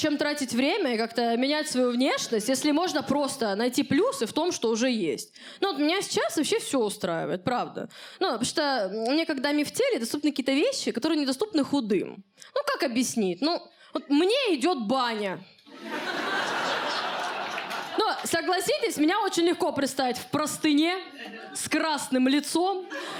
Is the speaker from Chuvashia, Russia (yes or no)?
no; Khabarovsk, Khabarovsk Krai, Russia; Ну, потому что я из Хабаровска